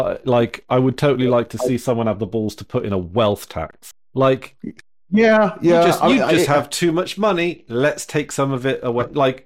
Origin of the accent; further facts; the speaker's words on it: Wales, United Kingdom; it's a little bit like I just kind of miss being Welsh with Welsh people, and it's odd.